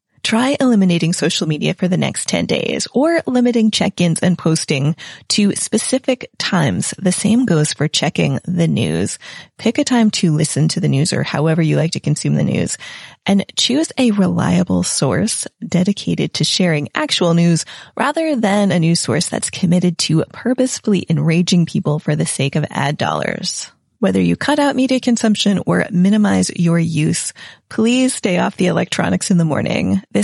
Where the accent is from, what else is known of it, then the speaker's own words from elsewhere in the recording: United States; now in England; I'm an American in England